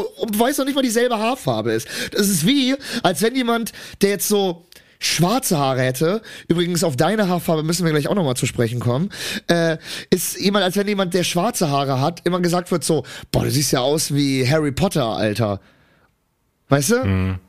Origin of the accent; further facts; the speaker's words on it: Cologne, North Rhine-Westphalia, Germany; Das Ding ist, ich bin ja Kölner. Und als Kölner wächst du mit dem Karneval auf.